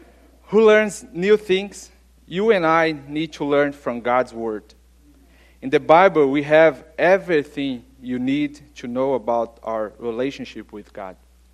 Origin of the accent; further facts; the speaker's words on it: Brazil; English is a second language; now in United States; If you don't know me, and maybe you try to figure out about my accent, I'm from Brazil